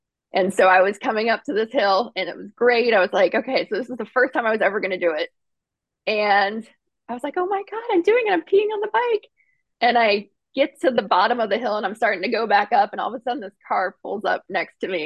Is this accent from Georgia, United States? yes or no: yes; Atlanta, Georgia, United States; so yeah, we're from Atlanta for the most part originally, and then we've been in California for about 15 years, and we're slowly moving back to Atlanta.